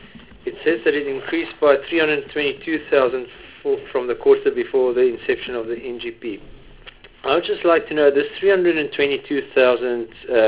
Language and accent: English; Northern Cape, South Africa; as I am from the Northern Cape